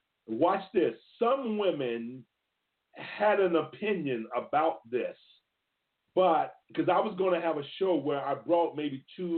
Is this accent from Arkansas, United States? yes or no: no; Connecticut, United States; to conclude that my home state, Connecticut, is in violation of federal law.